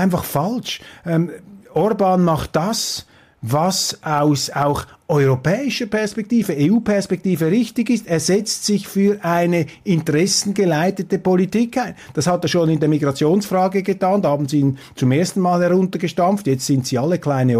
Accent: Switzerland; Ich würde mir jetzt nicht anmaßen, hier endgültig, das steht mir auch als Schweizer nicht zu, ein Urteil abzugeben.

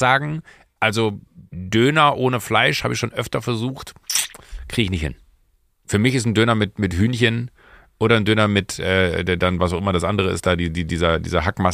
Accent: Waldniel, North Rhine-Westphalia, Germany; Wenn du in Waldnil, da wo ich groß geworden bin

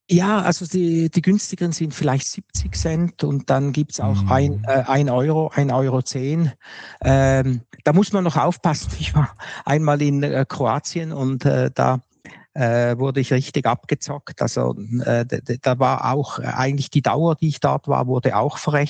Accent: Switzerland; Sogar noch schneller als bei uns in der Schweiz.

